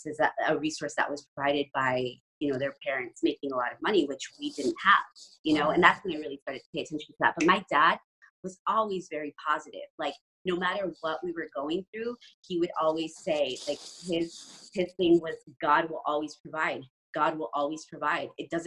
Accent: New Mexico, United States; New Mexico.

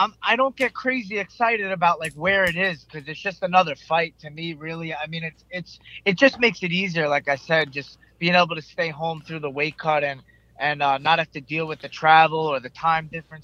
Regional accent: Selden, New York, United States; I was raised in Selden, New York, on Long Island.

